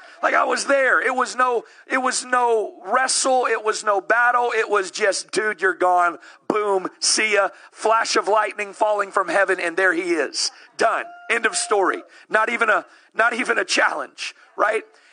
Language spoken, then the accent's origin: English; the South, United States; I was raised in the South.